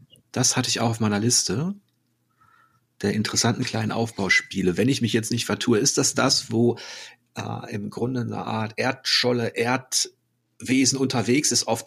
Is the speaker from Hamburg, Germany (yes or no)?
yes; Hamburg, Germany; was mir als Hamburger, und ich habe ja diesen maritimen Bezug auch auf meiner Seite